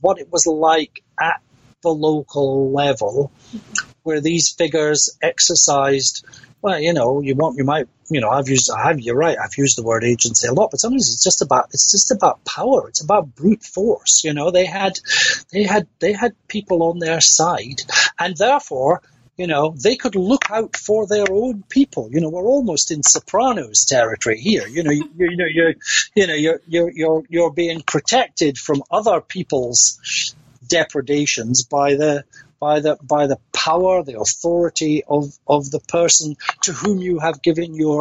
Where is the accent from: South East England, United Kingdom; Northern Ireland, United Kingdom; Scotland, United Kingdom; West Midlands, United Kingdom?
Scotland, United Kingdom; I'm a Scot. I read a lot of Scottish history.